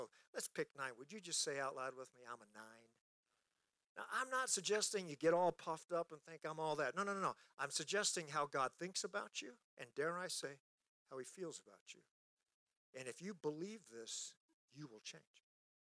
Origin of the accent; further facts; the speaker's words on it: South Korea; So we tend to want to localize South Korea is where I'm from, which is technically where I'm from.